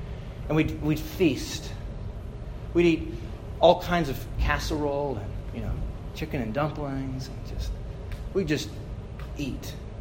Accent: Birmingham, Alabama, United States; When I was a child, growing up in Birmingham, Alabama, my father had a brother.

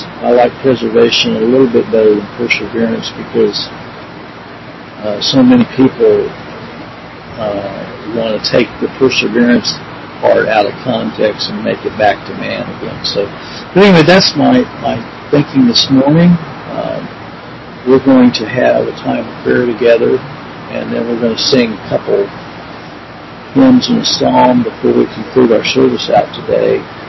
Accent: Pineville, Missouri, United States; And I'm from Pineville, Missouri, and they're from Vancouver

